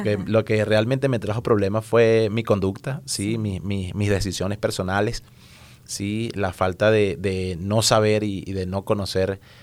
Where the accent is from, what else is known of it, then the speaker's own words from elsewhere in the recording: Maracay, Aragua, Venezuela; nací en una ciudad ubicada al norte de Venezuela llamada Maracay. Ajá. A una escasa una hora o una hora y 20 minutos de la capital de Caracas